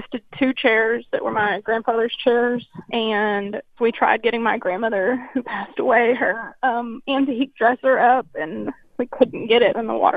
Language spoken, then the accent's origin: English; Galveston, Texas, United States; I grew up in Galveston, and we've always lived off the ground on pilings, so I don't like living on the ground